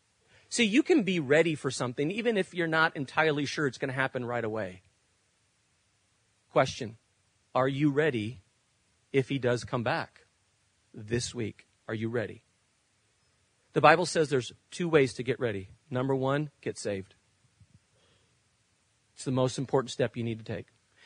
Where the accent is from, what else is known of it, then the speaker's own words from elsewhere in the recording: Spain; When I grew up in Spain, we used a currency called the peseta.